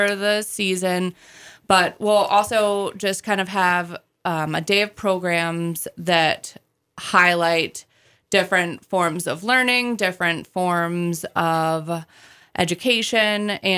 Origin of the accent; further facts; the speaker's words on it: North Carolina, United States; When I'm from North Carolina, when I lived in North Carolina, we didn't grow garlic.